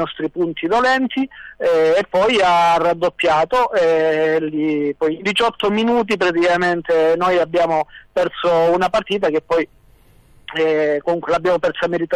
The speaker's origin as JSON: {"language": "Italian", "town": "Gioia Tauro", "region": "Calabria", "country": "Italy", "said": "visto che comunque siamo tutti di Gioia Tauro, ci conosciamo tutti, siamo amici"}